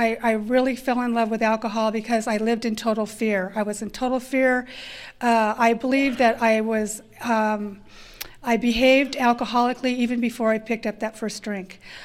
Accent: Yucca Valley, California, United States; I'm an alcoholic from Yucca Valley, California.

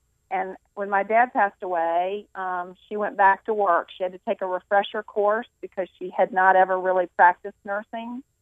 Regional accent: Roanoke, Virginia, United States; I grew up in Roanoke, Virginia.

